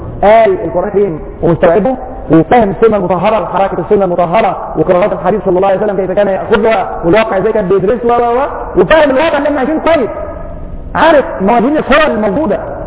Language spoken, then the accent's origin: Arabic; Egypt; احنا مع المظلومين دائما ودي مهمتنا كمصريين في الارض.